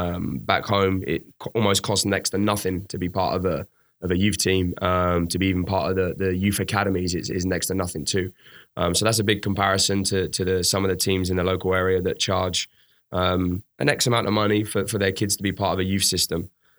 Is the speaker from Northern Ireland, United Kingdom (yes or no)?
no; Crawley, South East England, United Kingdom; I was born in England, Crawley, small town outside of London, close to the Gatwick Airport.